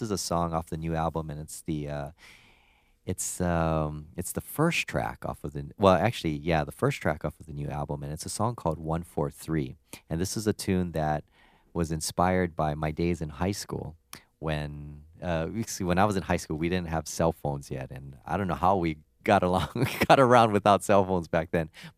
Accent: Hawaii, United States; because I was born and raised in Hawaii. And we don't get a lot of snow there, so this is actually a nice change.

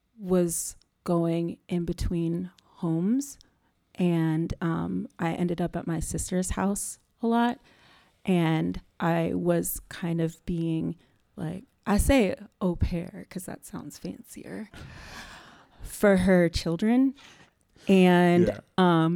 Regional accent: Erie, Pennsylvania, United States; I'm from Erie, Pennsylvania.

